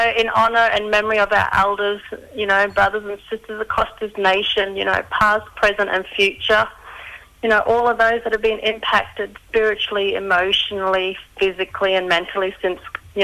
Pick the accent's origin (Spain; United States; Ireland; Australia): Australia; Queensland; So, Gugu Yalanji Jaldu, so just north of Cairns. So I have my links to Gugunyungu, Gubriwara, and Jule Wara, which is Daintree, Mossman